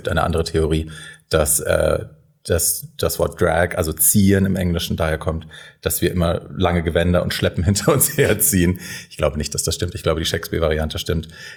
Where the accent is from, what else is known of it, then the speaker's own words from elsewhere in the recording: Hesse, Germany; now in Berlin, Germany; Aus Hessen, aus der Nähe von Frankfurt.